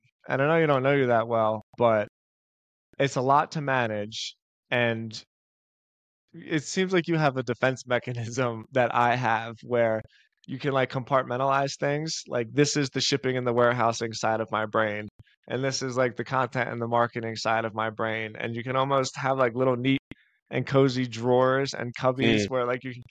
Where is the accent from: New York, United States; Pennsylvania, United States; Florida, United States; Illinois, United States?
Pennsylvania, United States; Philadelphia; I grew up in Philadelphia and my mom had a vegetable garden because we were trying our best to have healthy foods.